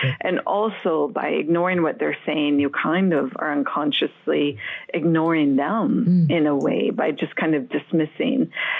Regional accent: United States; also born or lived in Switzerland; I've lived as long in Europe as I've lived in the U.S. I'm American and Swiss.

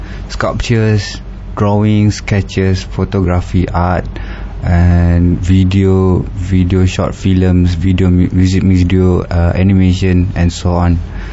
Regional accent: Malaysia; because we are Malaysian.

